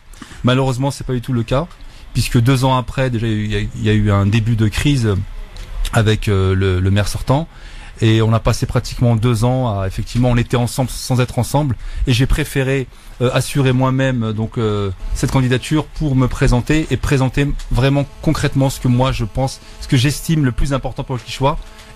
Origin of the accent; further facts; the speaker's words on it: Clichy-sous-Bois, Île-de-France, France; donc 49 ans. Donc, j'habite à Clichy-sous-Bois depuis 42 ans. J'ai grandi dans le Haut Clichy à Albert Camus